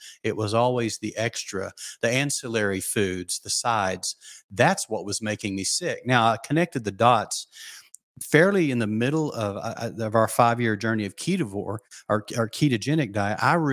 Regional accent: Southern US, United States; I grew up with a sweet tooth. I grew up in the South. I mean, it's almost genetic here.

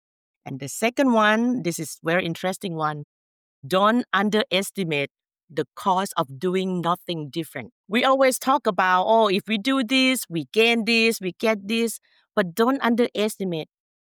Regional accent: Thailand; English is a second language; I'm from Thailand

